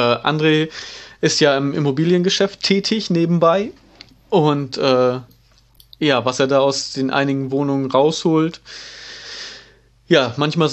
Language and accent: German; Emden, Lower Saxony, Germany